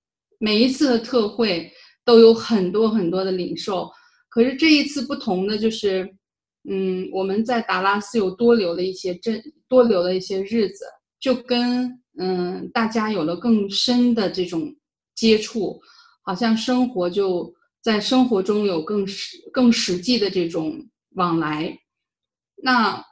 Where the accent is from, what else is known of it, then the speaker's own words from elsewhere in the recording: China; 因为我们中国人他有客套呀，也比较热情